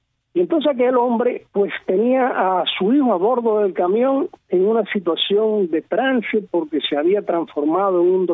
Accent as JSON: {"language": "Spanish", "country": "Cuba", "said": "soy el único cubano que viviendo en Cuba ha venido a Estados Unidos con el único propósito de conocer este país."}